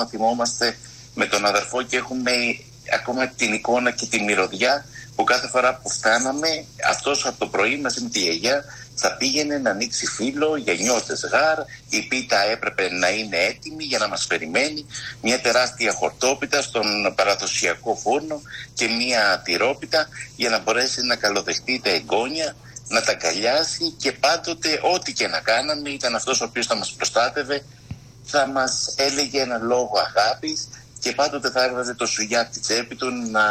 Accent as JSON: {"language": "Greek", "town": "Piraeus", "region": "Attica", "country": "Greece", "tie": "born there", "said": "Οι γονείς γεννηθήκαν στο χωριό, ο αδερφός στα Γιάννενα, εγώ ήμουν ο μόνος από την οικογένεια που γεννήθηκα στον Πειραιά, οπότε τους πειράζω ακόμα ότι είμαι ο πρωτεβουσιάνος οικογένειας."}